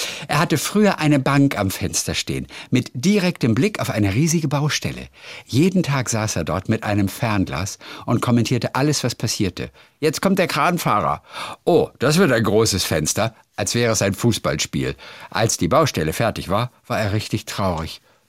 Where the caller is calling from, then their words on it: Dresden, Saxony, Germany; Ich komme aus Dresden und höre schon seit Monaten begeistert.